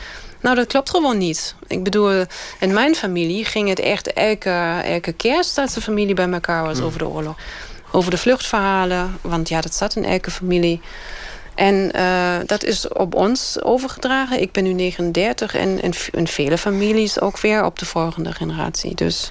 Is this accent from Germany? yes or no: yes; Germany; dat gevoel van wat moet ik als Duitser eigenlijk?